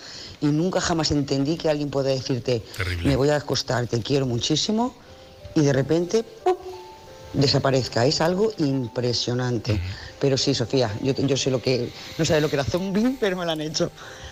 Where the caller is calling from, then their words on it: Lloret de Mar, Catalonia, Spain; de Lloret de Mar.